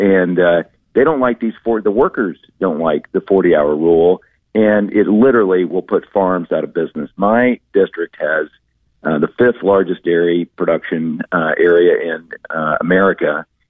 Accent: Dallas, Texas, United States; So, you know, I grew up in Dallas, Texas, and, you know, I'm just always stunned by the beauty of New York State.

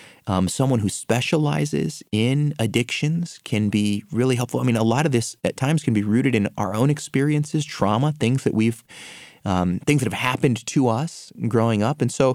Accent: Brazil; Nowadays, we see lots of self-proclaimed apostles, and this is a problem particularly in my home country, Brazil.

